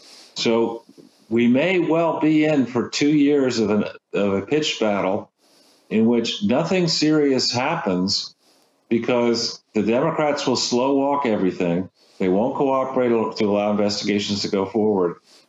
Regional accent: United States; now in France; it's shocking to me as an American living in a country where, in theory, we have technological giants who invent all these great new ways of doing things.

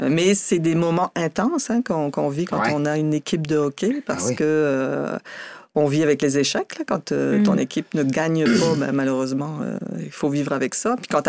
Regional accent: France; moved away; Et j'ai quitté la France en 99, le 11 octobre, plus précisément.

